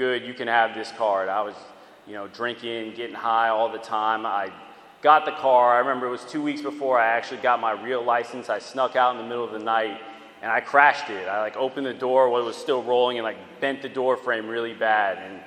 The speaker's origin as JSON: {"language": "English", "town": "Tampa", "region": "Florida", "country": "United States", "tie": "born there", "said": "I was born in Tampa, Florida. I had a pretty normal childhood for the most part."}